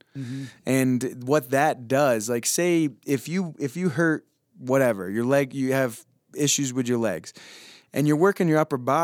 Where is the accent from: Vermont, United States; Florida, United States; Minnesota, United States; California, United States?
Vermont, United States; Like where I grew up in Vermont, when I was younger, because now it's much more populated with all this, but there was no calling out.